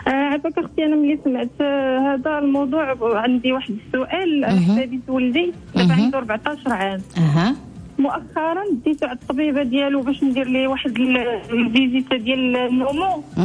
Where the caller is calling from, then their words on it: Milan, Lombardy, Italy; انا في ميلانو.